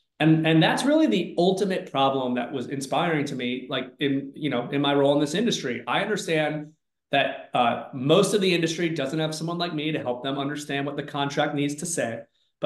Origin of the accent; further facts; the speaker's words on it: Miami, Florida, United States; I worked for a really large the preeminent construction law firm in the US in my hometown of Miami.